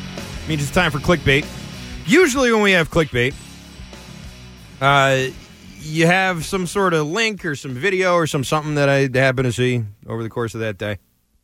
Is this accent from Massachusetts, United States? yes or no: yes; Boston, Massachusetts, United States; now in New York, United States; It's something I learned growing up around the Boston area. That's that blue-collar mentality back home where success only comes through hard work and dedication. That's the Boston mindset